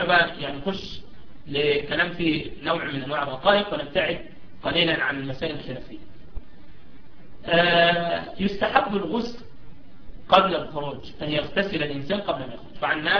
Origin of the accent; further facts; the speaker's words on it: Egypt; يعني لا سيما في بلدي أنا بين الساحة والساحة شارع واحد، بين خلاء وخلاء شارع واحد، وهذا الأمر منتشر عندنا في مصر، لا أعلم أن منتشر في بلد أخرى